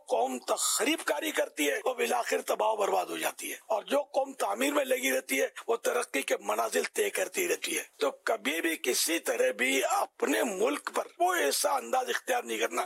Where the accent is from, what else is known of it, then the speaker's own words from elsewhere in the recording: Karachi, Sindh, Pakistan; born there; اور پھر میں کراچی میں پیدا ہوا, پہلے حیدرآباد میں اترے ہمارے ماں باپ, کراچی میں میری ولادت ہوئی.